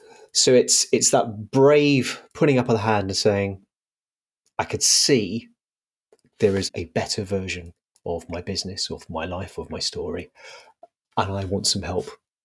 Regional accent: England, United Kingdom; now in Oxford, United Kingdom; I'm based just outside Oxford, although I'm originally from East London or Essex. So the accent occasionally creeps back in when I get closer to the M25.

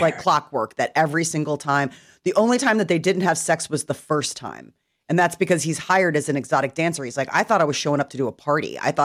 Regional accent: Nebraska, United States; I'm a Husker fan too. Yes, I'm from Nebraska.

